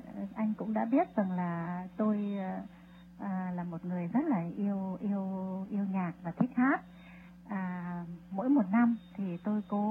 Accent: Hue, Thừa Thiên Huế, Vietnam; tôi là người Huế mà nhà tôi thì là người Bắc

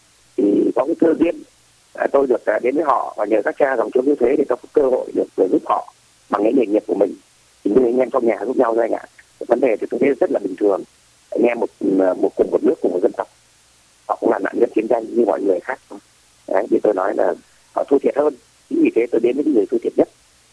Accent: Hanoi, Vietnam; now in Ho Chi Minh City, Vietnam; Tôi từ Hà Nội ra đây từ năm 90 ạ.

